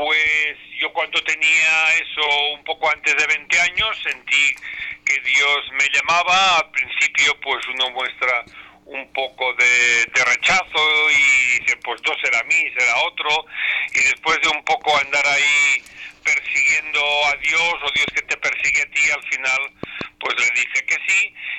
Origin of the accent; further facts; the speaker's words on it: Barcelona, Catalonia, Spain; en mi ciudad, donde soy original de Barcelona. Nací en Barcelona y me ordené allí.